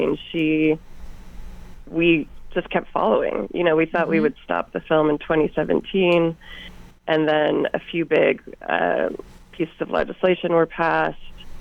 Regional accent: Phoenix, Arizona, United States; So I grew up in Phoenix, Arizona, and as a teenager, a lot of kids from my high school were sent to these programs

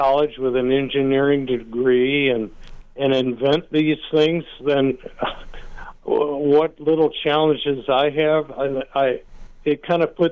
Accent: Detroit, Michigan, United States; No, we weren't, because I grew up in Detroit

